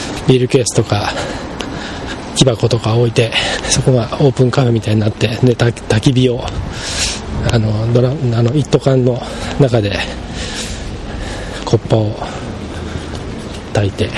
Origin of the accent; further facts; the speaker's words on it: Hamamatsu, Shizuoka, Japan; 僕の出身地であります、実家があります、静岡県浜松市